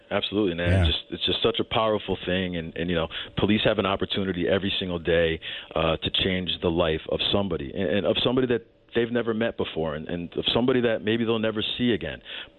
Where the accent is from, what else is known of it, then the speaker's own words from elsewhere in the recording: North Haven, Connecticut, United States; also born or lived in Dominican Republic; I was born in the Dominican Republic. I was adopted at 9 months old. My parents are white. I come from a large Italian family. I grew up in North Haven.